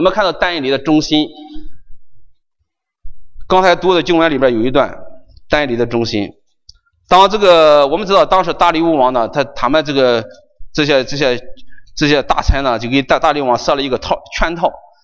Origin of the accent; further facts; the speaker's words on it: China; 我中国人经常有时候说这个